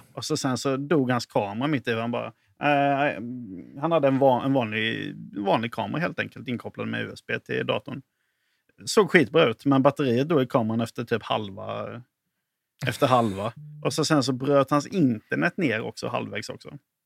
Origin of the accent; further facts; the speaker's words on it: Halland County, Sweden; now in Lund, Sweden; Men nej, jag är ju från Halland i grund och botten.